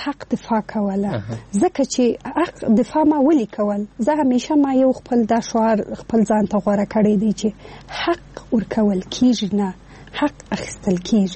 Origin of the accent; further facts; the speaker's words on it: Afghanistan; ځکه زه افغانه یم او موږ ټول یو افغانان